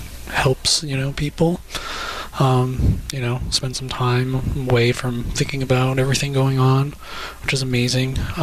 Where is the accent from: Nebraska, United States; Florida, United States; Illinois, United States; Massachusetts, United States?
Massachusetts, United States; Bellingham; I'm from the Bellingham area, so it's very close.